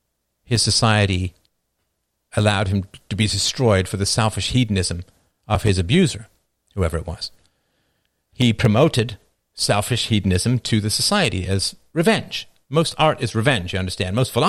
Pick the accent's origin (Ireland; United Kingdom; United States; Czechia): United Kingdom; England; Yeah, I could go and visit where I grew up in England.